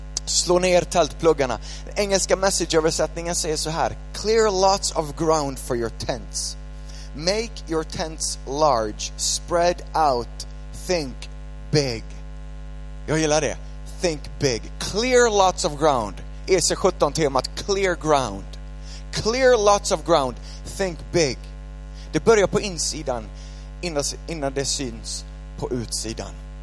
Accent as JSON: {"language": "Swedish", "country": "Sweden", "tie": "born or raised there", "said": "Och jag är uppvuxen i Sverige med Sverigesvenskan."}